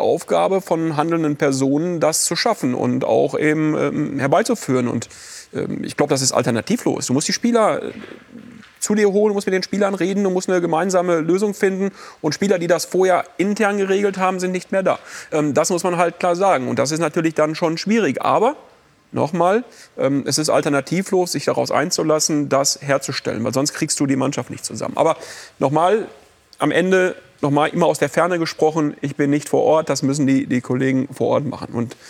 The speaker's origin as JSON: {"language": "German", "region": "North Rhine-Westphalia", "country": "Germany", "tie": "born or raised there", "said": "ich bin aus dem Westen und ich bin auch aus dieser Region und ich bin, wie gesagt, mit Schalke groß geworden."}